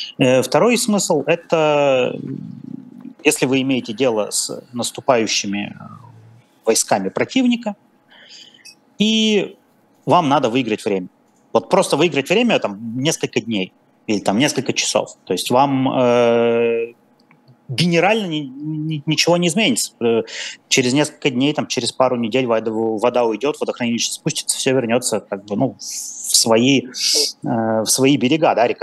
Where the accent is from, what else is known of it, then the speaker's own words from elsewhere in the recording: Perm, Perm Krai, Russia; я сам пермяк